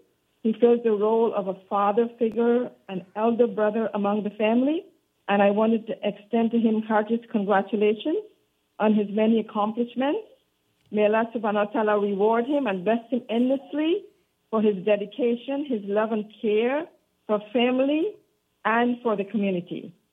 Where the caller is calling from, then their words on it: Los Angeles, California, United States; I'm calling from Los Angeles.